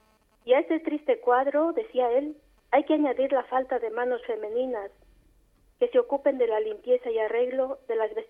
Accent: Mexico; Las tres hermanas que componemos ahora la comunidad somos mexicanas.

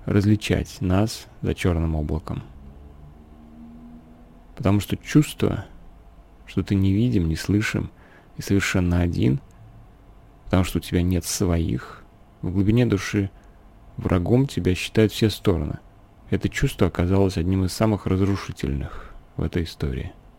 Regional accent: Ukraine; как украинка

